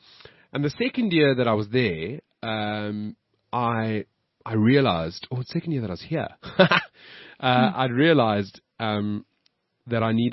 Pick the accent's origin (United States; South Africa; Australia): South Africa; And I'm South African. Like I am South African. Fully.